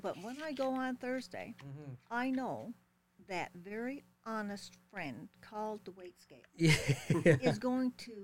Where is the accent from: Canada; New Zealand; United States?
Canada; Newfoundland and Labrador; moved away; I'm originally from Newfoundland